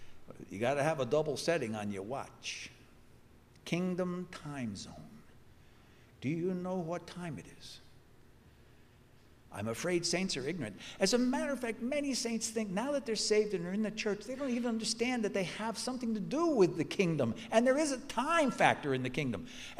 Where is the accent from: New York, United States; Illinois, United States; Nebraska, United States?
New York, United States; New York City; I come from New York. It's crazy in New York.